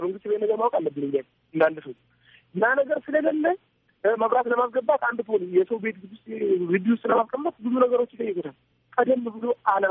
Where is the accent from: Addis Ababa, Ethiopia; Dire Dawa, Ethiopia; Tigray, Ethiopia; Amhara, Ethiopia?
Dire Dawa, Ethiopia; ድሬዳዋ ሲባል የፍቅር ሀገር ነች። የፍቅር ተምሳሌት ነው ድሬዳዋ። እኛም በዛው ነው ያደግነው። ይሄ ሙስሊም ይሄ ክርስቲያን ሳይባል ነው አንድ ልብስ እየለበሰን አብረን እየተጫወትን አብረን ያደግነው።